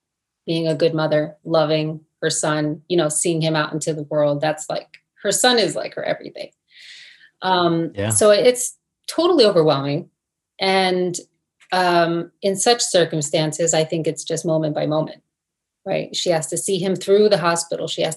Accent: New Jersey, United States; accent: Jersey; I'm not. I mean, I grew up in New Jersey. Maybe I have a Jersey accent.

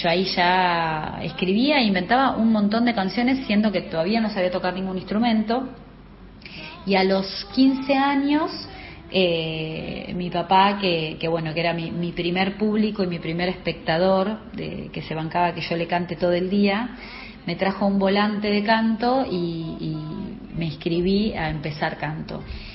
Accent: Ituzaingó, Buenos Aires Province, Argentina; born there; Yo soy nacida en Ituzaingó, en el oeste del conurbano bonaerense, en la provincia de Buenos Aires.

